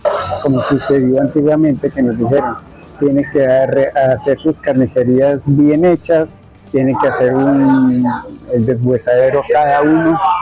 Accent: Bogotá, Colombia; Entonces, yo soy bogotano

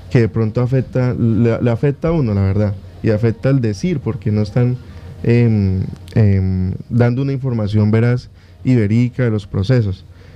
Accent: Guaviare, Colombia; Yo soy de aquí, del Guaviare, nacido y criado acá desde toda mi vida.

